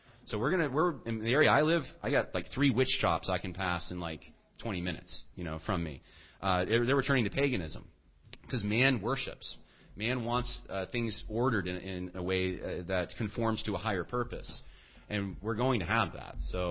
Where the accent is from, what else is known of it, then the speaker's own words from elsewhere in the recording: New York, United States; now in Virginia, United States; Well, I remember we moved to Virginia. We come from New York.